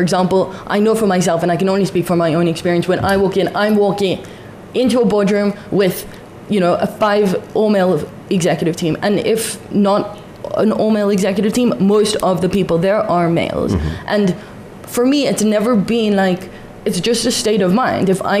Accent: South Africa; growing up in the diaspora, growing up in South Africa, I was never exposed to the true crux and essence of Judaism

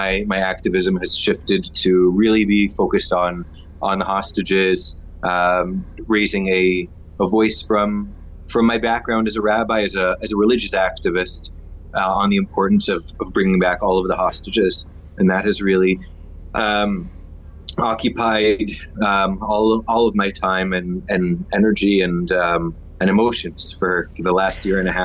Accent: Canada; also born or lived in United States; now in Israel; I grew up in Canada and then in the United States, and came to Israel about 15 years ago to be an educator

